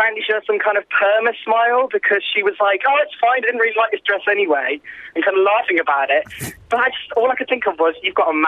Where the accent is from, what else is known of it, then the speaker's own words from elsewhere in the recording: Worcester, West Midlands, United Kingdom; I'm 18, and I'm from Worcester.